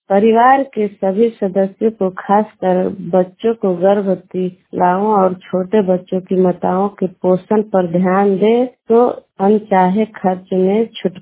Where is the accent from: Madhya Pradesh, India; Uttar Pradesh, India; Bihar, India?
Bihar, India; बलौर पर के रहने वाली हूँ, नारदीगंज प्रखंड से और नवादा डिस्ट्रिक्ट से रहने वाली हूँ।